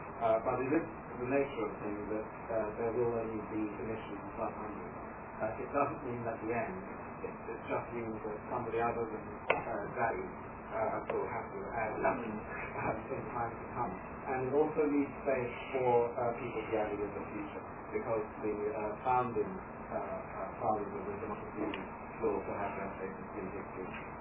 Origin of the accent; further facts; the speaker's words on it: South Africa; but I'm South African